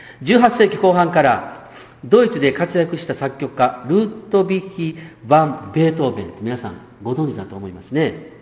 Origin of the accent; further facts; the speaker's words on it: Kobe, Hyogo, Japan; 私は神戸育ちですから、関西の人間ですので